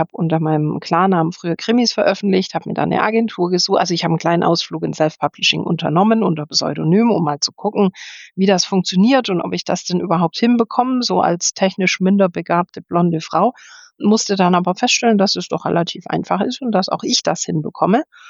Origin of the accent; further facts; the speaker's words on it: Southern Germany, Germany; Und jetzt komme ich zwar eigentlich aus Süddeutschland, kenne den Norden aber relativ gut